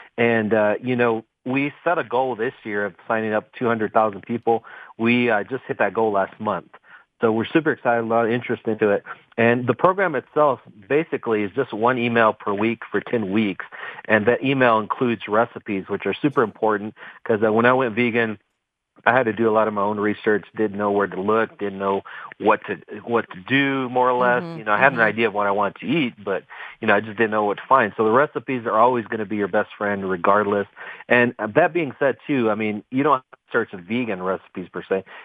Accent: Texas, United States; I'm from Texas, and so I get it, man.

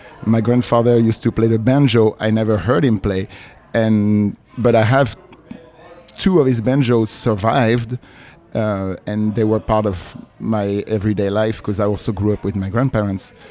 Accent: Paris, Île-de-France, France; English is a second language; I grew up in Paris, yes.

